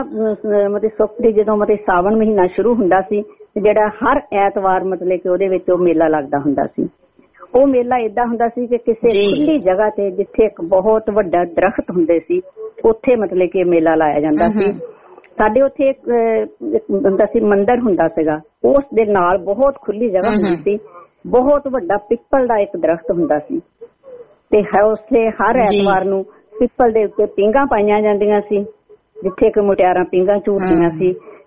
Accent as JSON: {"language": "Punjabi", "town": "Majitha", "region": "Punjab", "country": "India", "tie": "born or raised there", "said": "ਅਸੀਂ ਮਾਝੇ ਦੇ ਇਲਾਕੇ ਵਿੱਚ ਹੀ ਰਹੇ ਹਾਂ ਆਪਣੇ ਬਚਪਨ ਦੇ ਵਿੱਚ। ਮਜੀਠਾ ਮੇਰਾ ਮਤਲਬ ਕਿ ਮਜੀਠਾ ਜਿਹੜਾ ਸ਼ਹਿਰ ਉੱਥੇ ਮਤਲਬ ਕਿ ਰਹਿੰਦੇ ਹੁੰਦੇ ਸੀ"}